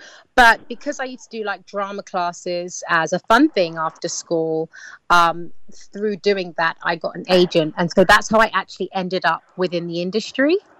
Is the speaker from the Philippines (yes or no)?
no; London, United Kingdom; Hi, I grew up in Northwest London. So, yeah, I'm pretty much a Londoner through and through. I've never lived anywhere else.